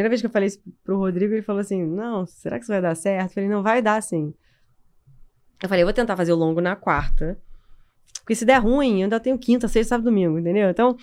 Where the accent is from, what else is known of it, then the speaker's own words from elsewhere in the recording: Rio de Janeiro, Brazil; now in São Paulo, Brazil; Eu moro em São Paulo há muito tempo, mas eu sou carioca, o meu marido também não é daqui, então a gente não tem família em São Paulo.